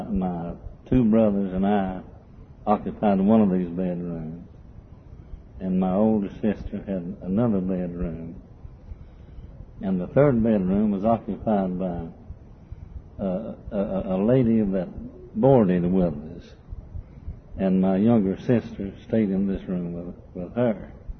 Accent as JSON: {"language": "English", "town": "Knoxville", "region": "Tennessee", "country": "United States", "tie": "born or raised there", "said": "The community that I grew up in Knoxville was a close-knit community."}